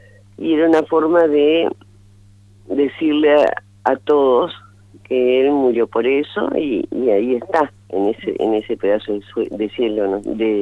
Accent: Concepción del Uruguay, Entre Ríos, Argentina; Y yo soy de Concepción del Uruguay.

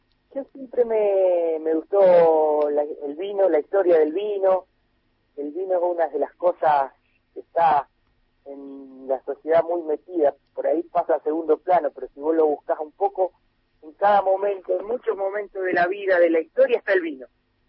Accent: Santa Fe, Argentina; born there; yo nací en Santa Fe, ni siquiera en Entre Ríos. Me vine a Entre Ríos

